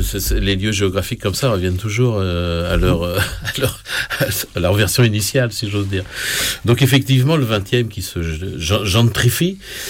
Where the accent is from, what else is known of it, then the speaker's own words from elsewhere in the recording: Paris, Île-de-France, France; Ensuite, je suis parisien, moi, depuis plusieurs générations.